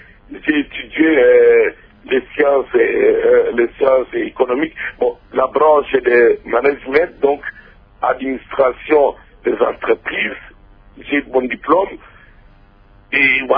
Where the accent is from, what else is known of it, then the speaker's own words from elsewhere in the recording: Angola; comme je viens de l'Angola, on devait couper la jambe